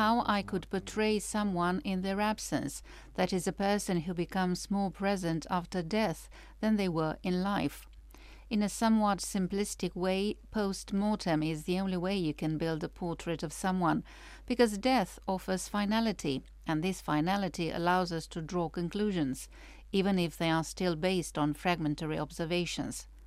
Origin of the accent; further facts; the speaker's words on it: Alimpești, Gorj, Romania; I grew up in Gorj, in Alimpesht